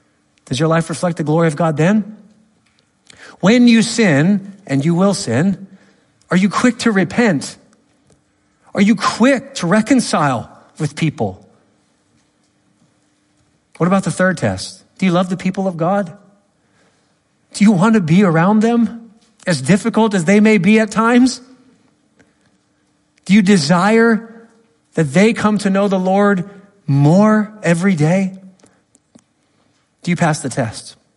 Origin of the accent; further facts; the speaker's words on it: California, United States; I'm from California, by the way, so I can say that.